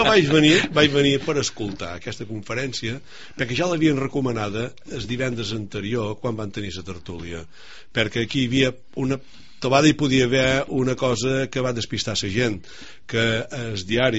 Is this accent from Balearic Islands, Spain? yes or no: yes; Balearic Islands, Spain; que som de Menorca, sa roqueta.